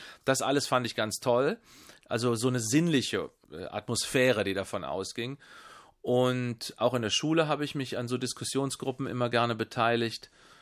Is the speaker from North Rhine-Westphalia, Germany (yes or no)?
yes; Siegburg, North Rhine-Westphalia, Germany; also in meiner Heimatstadt gewissermaßen, wo ich mich auch etwas auskannte, habe ich angefangen.